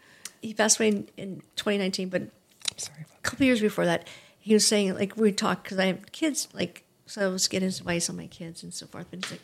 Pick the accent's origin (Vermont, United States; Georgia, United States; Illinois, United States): Vermont, United States; Where I grew up in Vermont, the whole trans, it didn't, I don't know, none of it really mattered.